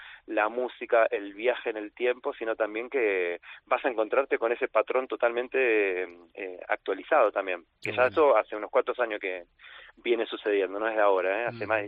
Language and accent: Spanish; Buenos Aires, Argentina; now in Spain; yo soy de Buenos Aires, vivo en España ya hace 4 años, pero tengo recuerdos de cuando yo comencé en el año 98 a bailar